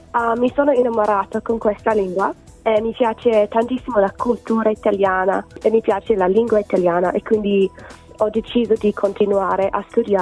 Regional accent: Australia; Sono australiana, quindi non sono abituata al freddo, sì.

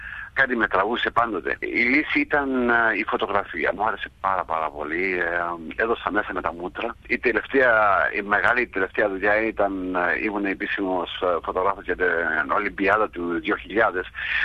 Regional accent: Kyrenia District, Cyprus; also born or lived in Sydney, Australia; να καταλήξω στην Κύπρο. Είναι ο τόπος που ταυτίζομαι από όλες τις πλευρές. Είναι ο τόπος που έχω μεγαλώσει. Ο πατέρας με τα βνοάει, ο αγρός της Κερίνιας. Παρόλο που γεννήθηκα στο Σίδνεϊ και το αγαπάω, έχει αλλάξει πάρα πολύ για μένα.

